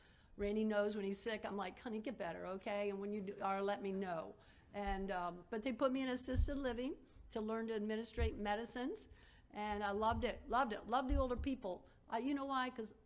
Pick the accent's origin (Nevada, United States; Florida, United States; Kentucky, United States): Florida, United States; Delray Beach; I'm from Delray Beach. So we had a little bit of Milwaukee, a little bit of Delray.